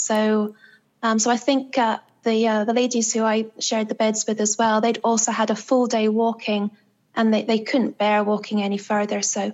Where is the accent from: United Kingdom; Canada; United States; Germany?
United Kingdom; Scotland; But again, being Scottish